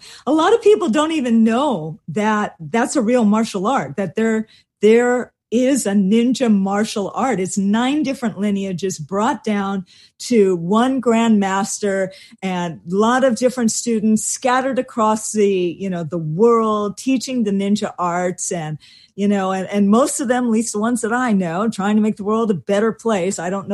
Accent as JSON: {"language": "English", "town": "Honolulu", "region": "Hawaii", "country": "United States", "tie": "born there", "said": "Both of my sisters were born in Tokyo. I was born in Honolulu."}